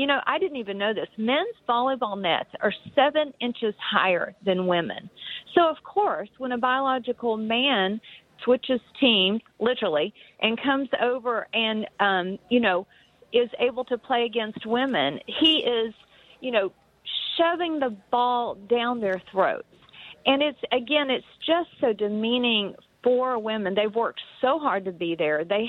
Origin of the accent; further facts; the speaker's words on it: Virginia, United States; what happened in Virginia, my home state, in the Commonwealth